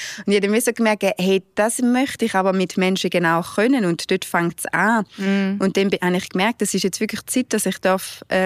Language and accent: German; Thurgau, Switzerland; now in Basel, Switzerland; das kann jetzt in Basel sein, wo ich 7 Jahre bin, aber das kann auch im Thurgau sein, wo ich aufgewachsen bin.